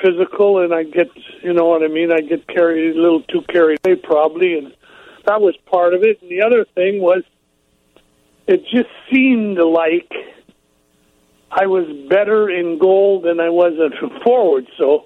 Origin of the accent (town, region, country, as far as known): Sault Ste. Marie, Ontario, Canada